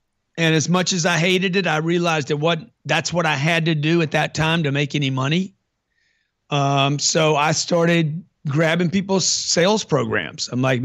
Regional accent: Lake Charles, Louisiana, United States; I grew up in Lake Charles, Louisiana.

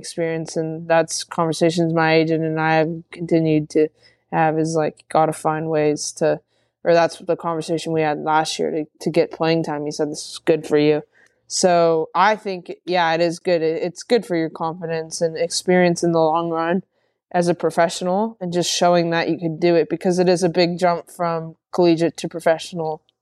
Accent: California, United States; now in Australia; But also just how earthy, I grew up in California, so like how earthy Australia is.

